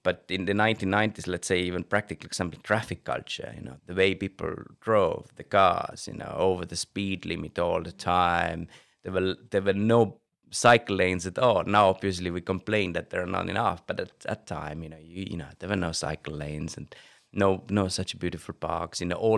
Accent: Pärnu, Pärnu County, Estonia; also born or lived in London; now in Tallinn, Estonia; I still don't consider Tallinn as my hometown. I would say my hometown is Pärnu and London, actually, because I lived in London for so long, you know. And I've lived in London more than I've lived in Tallinn.

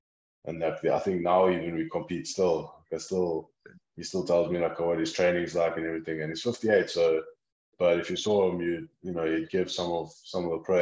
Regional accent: Johannesburg, Gauteng, South Africa; I grew up in Joburg, so in Midrand, near Kyle Army Racetrack, and I lived with my parents and my sister.

